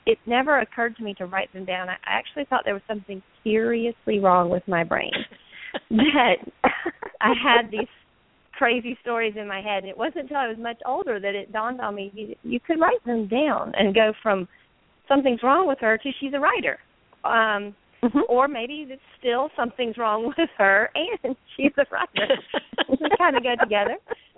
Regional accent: North Carolina, United States; also born or lived in Hendersonville, North Carolina; Yeah, I was born in Hendersonville, North Carolina, which is very near where I set Covert Justice.

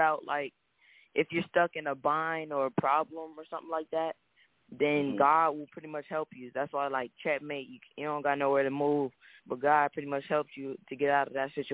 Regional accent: Atlanta, Georgia, United States; I'm from Atlanta, Georgia.

